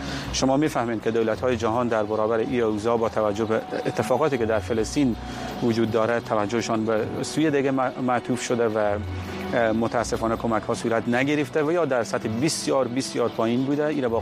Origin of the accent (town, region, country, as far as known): Herat, Afghanistan